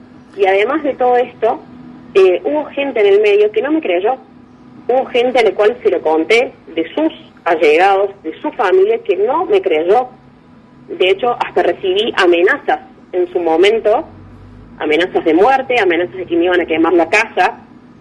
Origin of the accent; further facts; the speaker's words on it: Córdoba, Argentina; now in San Vicente, Argentina; yo soy de Córdoba Capital, actualmente, bueno, estoy viviendo en San Vicente.